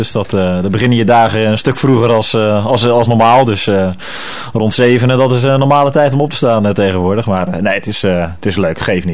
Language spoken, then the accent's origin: Dutch; Capelle aan den IJssel, South Holland, Netherlands; also born or lived in Rotterdam; Ik ben in Rotterdam geboren. Op de Bergse Laan. En toen ik bijna 3 was, zijn we verhuisd naar Capelle. En nog steeds woonzaam in Capelle. Inmiddels mijn eigen huisje. Tweede huisje. Eerst hier in Schollevaar gewoond. En nu schuin achter VV Capelle in de wijk Middelwatering.